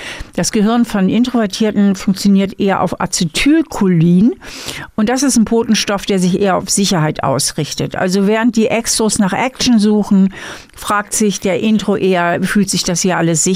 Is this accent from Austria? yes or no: no; Germany; now in Switzerland; Also als Deutsche würde ich sagen, jemand legt mir einen Text vor und dann würde ich vielleicht sagen, nee, tut mir leid, das können wir so nicht machen. Na, da bräuchte ich in der Schweiz nochmal 5 Vorsätze davor